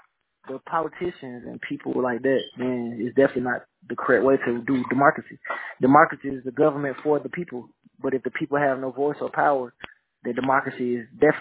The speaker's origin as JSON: {"language": "English", "country": "United States", "tie": "born there", "said": "I identify as an American. Nothing other than that. I was born in America."}